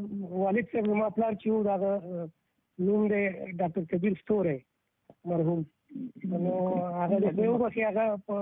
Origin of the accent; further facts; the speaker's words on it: Kunar, Afghanistan; moved away; also born or lived in Pakistan; د کونړ ولایت چې دوم کې مده خاص په نړۍ او د مهاجرت په دور کې چې تاسو وخت افغانستان کې حالات خراب شلو موږ هم مهاجر شوی په پاکستان کې